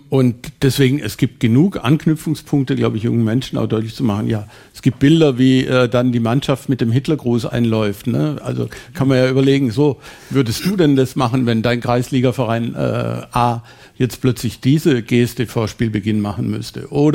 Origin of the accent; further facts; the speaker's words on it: Löffingen, Baden-Württemberg, Germany; aus meinem Heimatstadt Löffingen